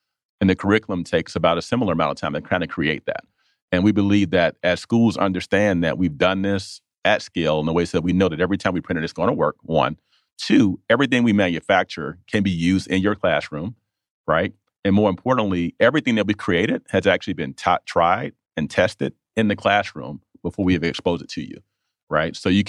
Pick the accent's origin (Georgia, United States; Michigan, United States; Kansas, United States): Georgia, United States; Atlanta; I came from very humble beginnings. I grew up in Southwest Atlanta, not much money at all, but I was a poor kid with good grades